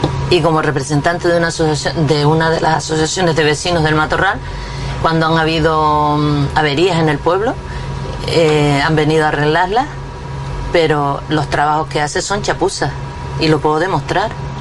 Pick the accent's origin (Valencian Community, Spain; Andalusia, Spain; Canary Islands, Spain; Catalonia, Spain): Canary Islands, Spain; Yo soy majorera nativa y esta situación la estamos viviendo desde hace muchísimos años.